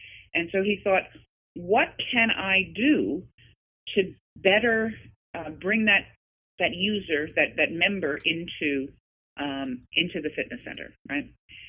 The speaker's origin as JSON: {"language": "English", "region": "New York", "country": "United States", "said": "and as a New Yorker, I really resonated with it"}